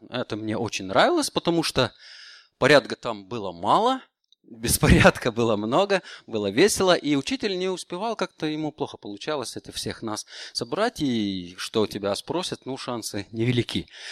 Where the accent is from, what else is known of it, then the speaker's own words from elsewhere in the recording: Lithuania; я знаю, что я литовец